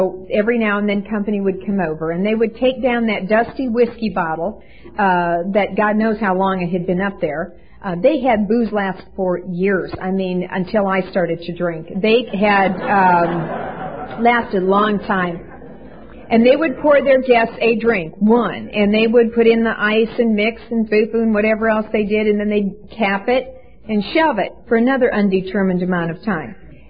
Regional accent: Midwest, United States; I was raised in Middle America, in the Midwest. I was an only child.

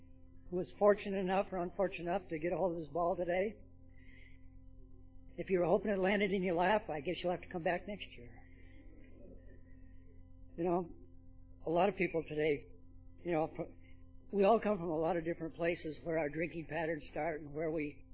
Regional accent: Detroit, Michigan, United States; born there; I was born in Detroit in the Salvation Army Hospital.

